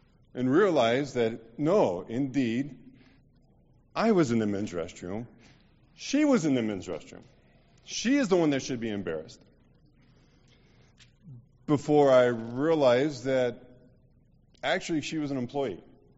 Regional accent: United States; Of course, growing up in America, and I'm not going to pick that fight. That's how I grew up.

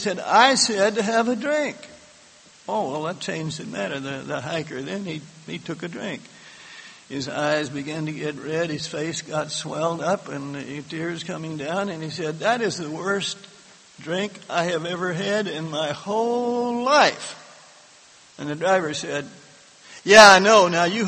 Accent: Texas, United States; I'll put it in Texas this time since I am from Texas.

